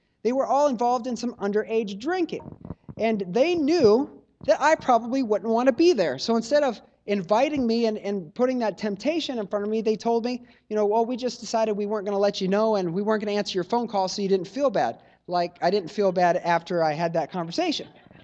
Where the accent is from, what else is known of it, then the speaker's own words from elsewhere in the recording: Missouri, United States; also born or lived in Boston, United States / Houston, United States; I was born in Boston. I lived there till I was about 9 or 10 years old. Then in third grade, we moved to Houston, Texas, and I was there till fifth grade. And about the middle of my fifth grade year, we moved to Missouri